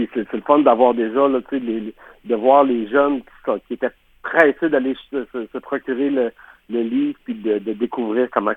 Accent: Rimouski, Quebec, Canada; pas très loin de chez moi à Rimouski

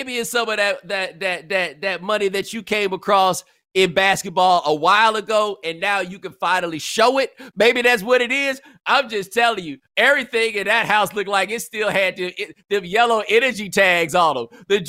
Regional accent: Nigeria; Nigerians are the most exceptional people in the world. Whether you mean that in a good way or a bad way, we are the most, like, everything that happens in Nigeria is exceptional.

